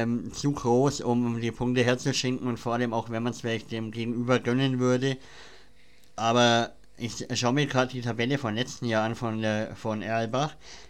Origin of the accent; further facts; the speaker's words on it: Wolgersdorf, Bavaria, Germany; ich fahre aus Wolgersdorf, wo ich herkomme, knappe Stunde nach Nördlingen und ich wohne ja eigentlich eher in Richtung Nürnberg